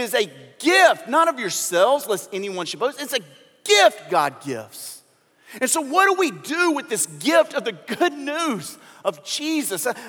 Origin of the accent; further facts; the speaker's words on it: Louisiana, United States; Now, I've told you before that I grew up in Louisiana, went to school in Arkansas, and my family's from Mississippi, okay?